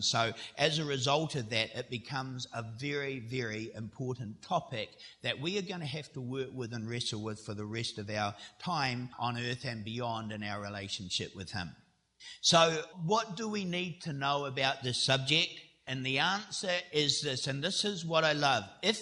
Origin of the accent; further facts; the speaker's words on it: New Zealand; When it comes to my accent, I just tell people I'm from the deep south. Very, very deep south. You can't get too much more south than New Zealand unless you want to join all the penguins in Antarctica.